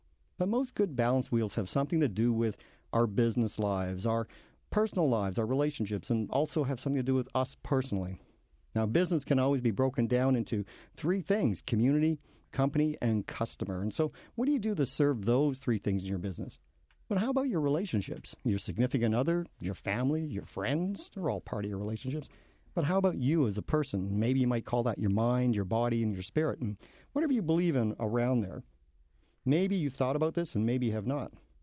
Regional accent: Placentia, Newfoundland and Labrador, Canada; born there; I was born in Placentia, Newfoundland.

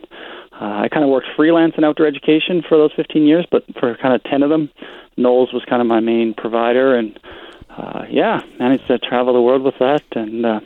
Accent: St. John's, Newfoundland and Labrador, Canada; I grew up in St. John's, Newfoundland

